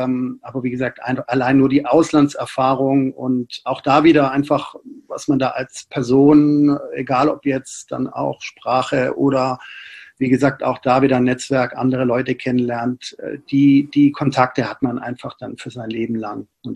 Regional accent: Esslingen, Baden-Württemberg, Germany; now in Berlin, Germany; zwei, ja, Weggefährten aus Esslingen damals tatsächlich dann auch studientechnisch nach Berlin gekommen sind. Also ich hatte immer so eine kleine schwäbische Community dann in Berlin.

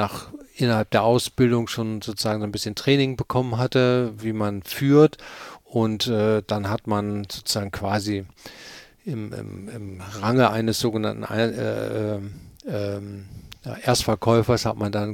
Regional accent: Cologne, North Rhine-Westphalia, Germany; also born or lived in Hamburg; im zarten Alter von 3 habe ich nicht die Entscheidung getroffen, sondern mein Vater ist versetzt worden und dann haben wir die nächsten 15, 16 Jahre habe ich dann in Köln gewohnt, da bin ich ja auch groß geworden.

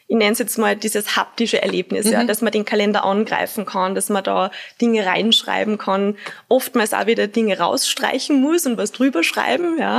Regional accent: Salzburg, Austria; Ich bin ursprünglich Salzburgerin.

